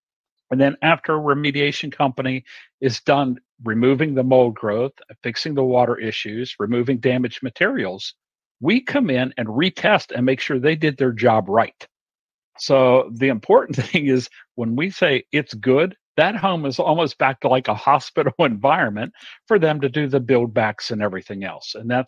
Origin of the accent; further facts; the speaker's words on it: Ohio, United States; Originally Ohio, small town south of Columbus.